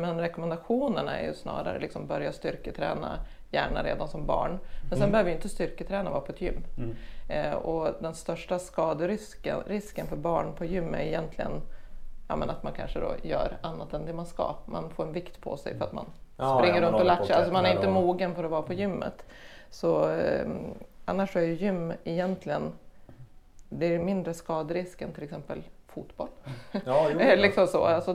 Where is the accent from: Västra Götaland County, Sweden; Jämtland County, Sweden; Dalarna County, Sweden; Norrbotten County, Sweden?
Jämtland County, Sweden; Åkroken; born there; Jag är född i Åkroken